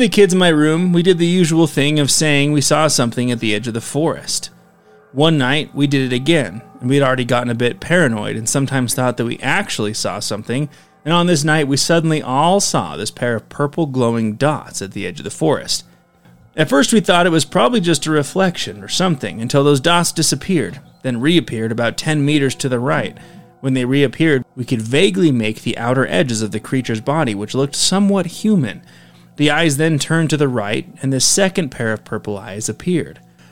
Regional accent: Ireland; just so you know, I am Irish.

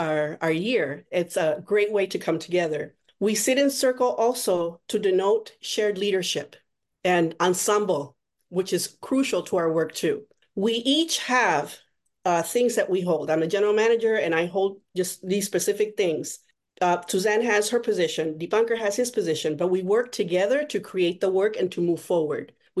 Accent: Puerto Rico; moved away as an adult; now in United States; I'm from Puerto Rico. I'm originally from Puerto Rico. I came to Minnesota to study at McAllister

